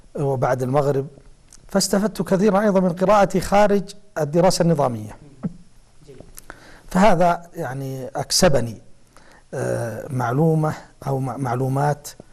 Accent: Taif, Makkah Province, Saudi Arabia; فكانت الولادة والمنشأ أو في بداية مرحلة الطفولة وفي أول الشباب كان في الطائف. كانت الطفولة في الطائف كانت رائعة جدا، وكانت الحياة هناك بسيطة

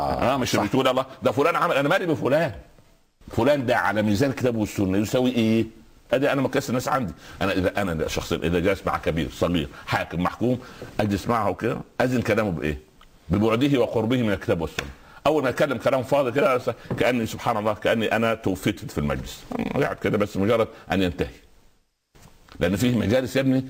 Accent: Egypt; عندنا في مصر

